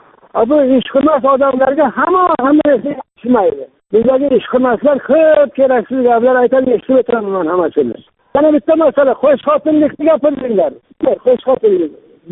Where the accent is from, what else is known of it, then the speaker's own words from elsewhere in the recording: Koson, Qashqadaryo Region, Uzbekistan; Bizda mana Qashqadaryo biz Koson tumanining Arabxona mahallasiga yashaymiz. Men shu yerda tug'ilganman, shu yerga yashab kelyapman.